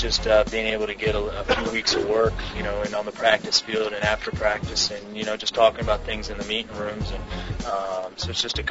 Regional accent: Philadelphia, Pennsylvania, United States; I grew up in Philadelphia, and, you know, there's no tougher fans than up there, and I grew up one of them.

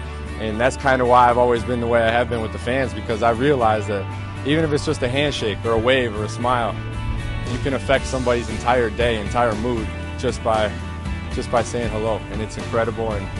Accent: Wisconsin, United States; I grew up in Wisconsin

